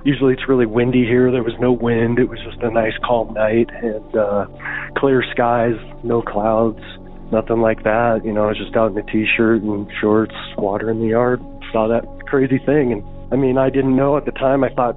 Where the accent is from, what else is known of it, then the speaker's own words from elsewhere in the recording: Casper, Wyoming, United States; I'm from Casper, Wyoming, and this story happened in Casper, Wyoming.